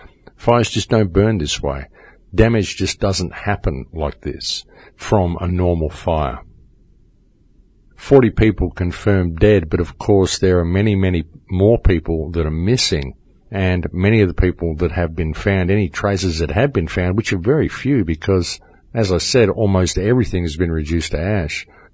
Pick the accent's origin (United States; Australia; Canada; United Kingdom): Australia; I come from Australia, folks. We see a lot of bushfires